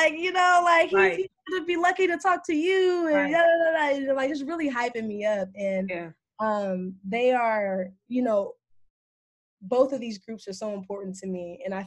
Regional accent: Los Angeles, California, United States; One, I'm from Los Angeles originally. But being out here, like on the Northeast, it's so beautiful to see the leaves change and to experience the fall.

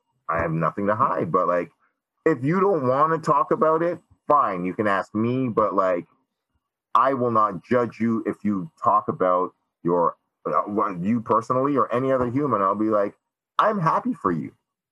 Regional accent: Canada; now in Toronto, Canada; I'm a Jamaican Canadian porn star, musician, journalist, activist, cat lover, comic book lover, interesting human being that lives in Toronto, Ontario, Canada.

